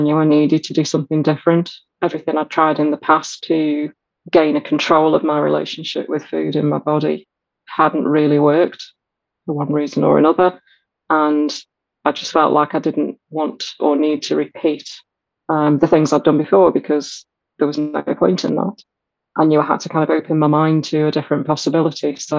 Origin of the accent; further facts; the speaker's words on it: United Kingdom; I'm a Brit